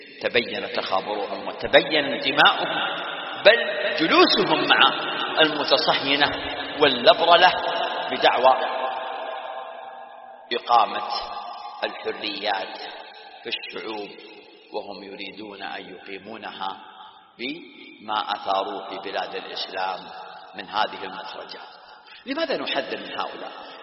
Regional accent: Saudi Arabia; فنحن في بلادنا المملكة العربية السعودية

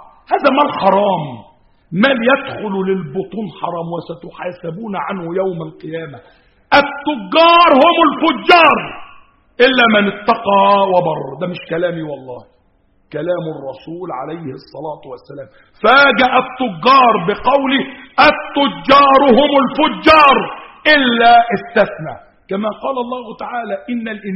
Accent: Egypt; بلدنا مصر

